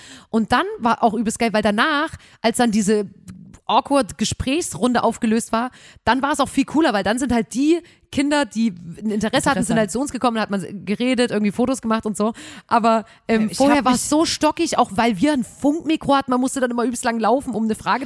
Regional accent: Germany; wir sind blond, wir kommen aus Deutschland … ich kann ja gut reden mit dir

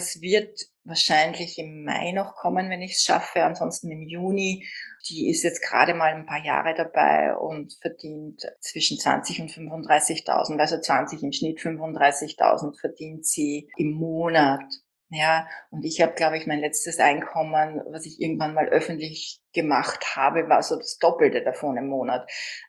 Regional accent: Vienna, Austria

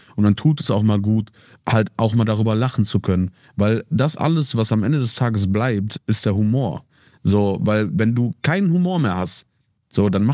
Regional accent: North Rhine-Westphalia, Germany; Also ich repräsentiere ja die Gegend, wo ich herkomme. Ich repräsentiere das für die Leute, die sich auch damit wohlfühlen, die sagen, ey, das ist einer von uns.

